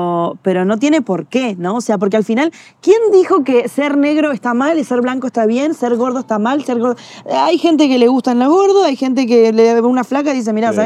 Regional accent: Montevideo, Uruguay; now in Spain; Y yo le digo, sí, de Montevideo, el que sabe que Montevideo es de Uruguay. Bueno, ahora me dicen, ¿sos argentina? Y le digo, no soy española, porque bueno, ahora ya soy española.

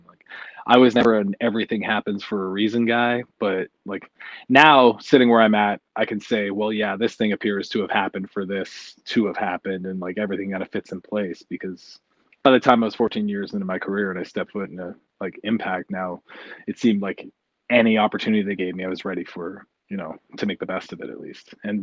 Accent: Canada; I, as a Canadian, there's a lot of border issues wrestling in America.

